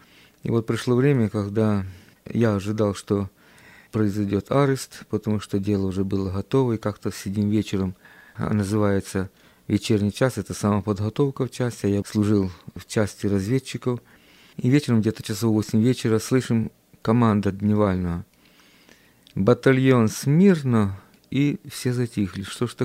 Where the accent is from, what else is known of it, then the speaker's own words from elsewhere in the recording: Kherson Oblast, Ukraine; Я родом из Херсонской области.